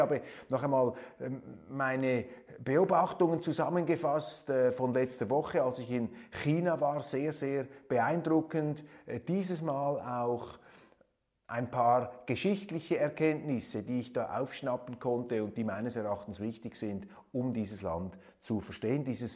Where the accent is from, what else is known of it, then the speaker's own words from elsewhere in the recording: Switzerland; Da müssen wir immer wieder dankbar sein als Schweizer, dass wir solche Firmen haben.